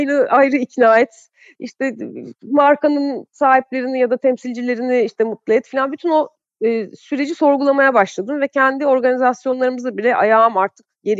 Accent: Avşa, Balıkesir, Turkey; Çocukluğum Avşa'da geçmiş, kum zambaklarının arasında.

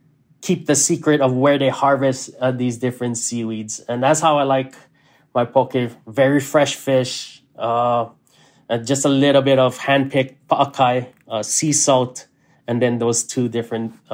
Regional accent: Hawaii, United States; So it's a lot of these things is through my lens of growing up in Hawaii, and then, you know, being a chef of Hawaii

